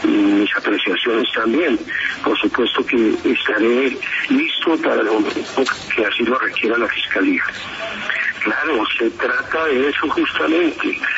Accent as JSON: {"language": "Spanish", "country": "Colombia", "said": "como ciudadano colombiano"}